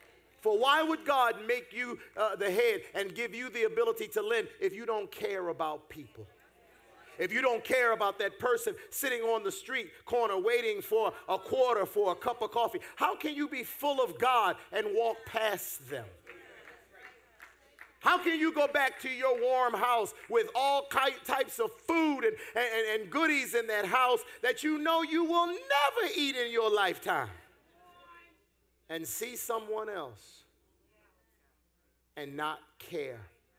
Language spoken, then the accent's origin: English; Pennsylvania, United States; You know, I'm from Pennsylvania